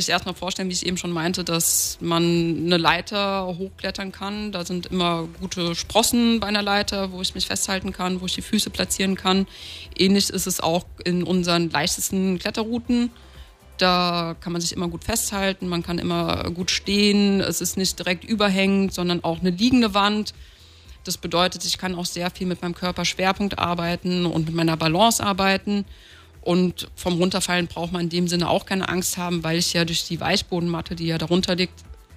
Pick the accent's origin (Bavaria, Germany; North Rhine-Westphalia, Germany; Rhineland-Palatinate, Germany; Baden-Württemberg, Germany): Rhineland-Palatinate, Germany; Mainz; now in Berlin, Germany; Genau, und bin dann 2012 nach Berlin gezogen. Ich komme ursprünglich aus Mainz